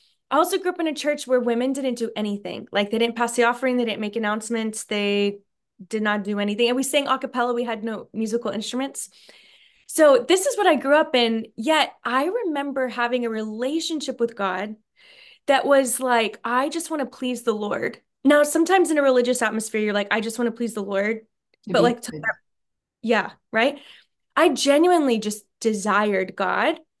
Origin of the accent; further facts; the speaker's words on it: Texas, United States; I grew up in the Church of Christ, for anybody who's familiar with that, and here in Texas, born and raised in the Bible Belt.